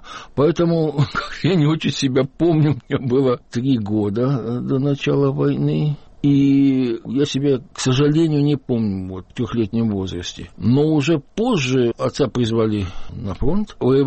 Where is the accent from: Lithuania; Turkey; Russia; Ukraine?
Ukraine; Dunaivtsi, Khmelnytskyi Oblast; Мы корни с Украины. Я родился в маленьком местечке Дунаевцы, сейчас малоизвестном.